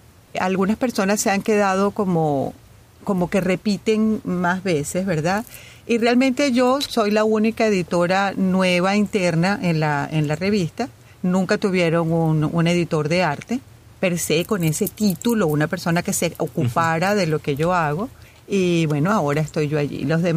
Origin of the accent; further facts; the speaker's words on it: Venezuela; Yo soy de la República de Venezuela.